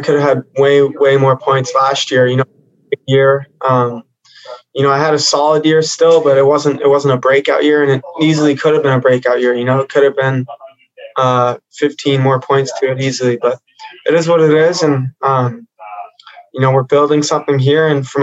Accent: United States; of course, I'm an American. I grew up loving USA Hockey. I played with USA Hockey all through the ranks

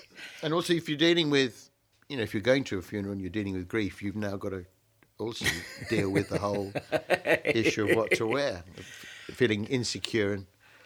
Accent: South East England, United Kingdom; I'm from Kent.

